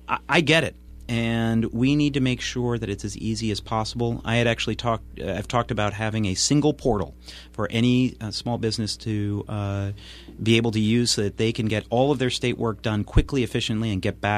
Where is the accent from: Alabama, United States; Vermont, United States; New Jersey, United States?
Vermont, United States; I grew up here in Vermont. I have deep roots in Vermont, a deep commitment to Vermont.